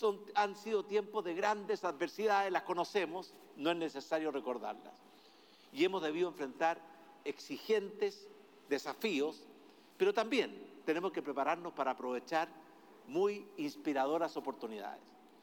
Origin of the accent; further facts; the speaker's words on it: Chile; somos todos los chilenos